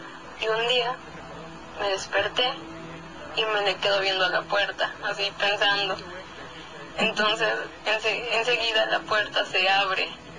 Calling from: San Luis Potosí, Mexico; de San Luis Potosí.

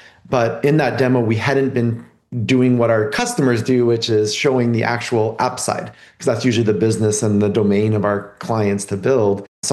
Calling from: Burlington, Ontario, Canada; I'm joining you from just outside Toronto, Ontario, in a little town called Burlington.

